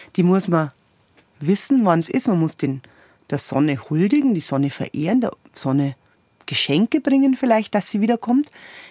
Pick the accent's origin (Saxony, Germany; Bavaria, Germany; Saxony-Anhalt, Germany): Bavaria, Germany; Bei uns in Bayern gibt es nämlich ganz natürlich.